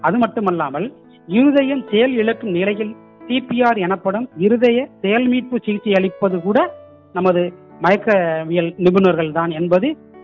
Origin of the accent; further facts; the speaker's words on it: Pudukkottai, Tamil Nadu, India; நான் புதுக்கோட்டை மாவட்டத்தை சேர்ந்தவன் தான்.